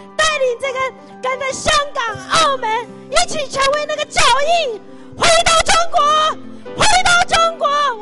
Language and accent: Chinese; Taiwan; now in Canada; 我们的台湾人，在我们加拿大的台湾人，我代表加拿大的台湾人